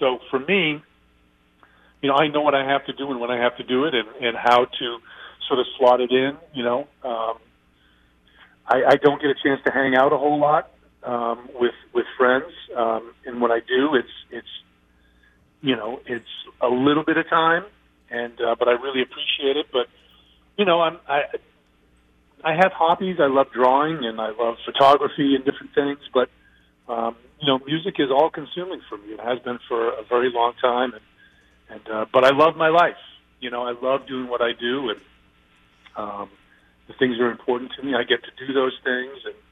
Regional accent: Maine, United States; You know, I grew up on the water. I grew up fishing up in Maine with my dad.

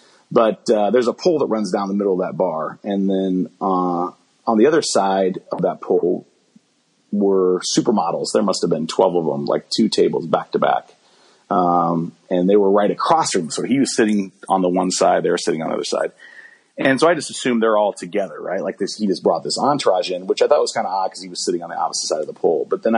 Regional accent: Midwest, United States; And he's like, where are you from? I said, oh, I'm from the Midwest.

